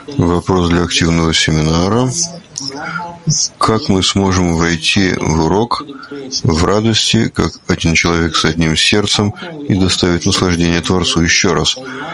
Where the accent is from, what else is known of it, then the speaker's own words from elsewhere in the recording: Australia; Я новый ученик в Кабью. Я из Северной Австралии.